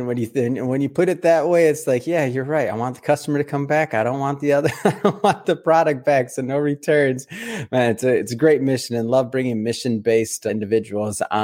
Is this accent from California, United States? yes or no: no; Detroit, Michigan, United States; some of the early ones that I remember growing up in Michigan and in Detroit